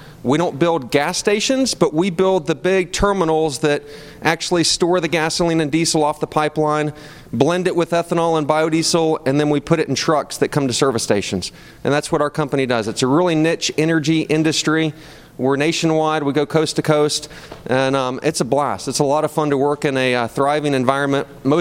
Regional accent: Charlotte, North Carolina, United States; So born and raised in Charlotte, went to school at the community college here at CPCC.

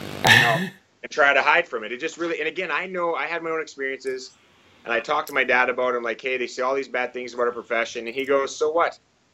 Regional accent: Canada; accent: Canadian; You know, I'm from Canada, Canadian accent.

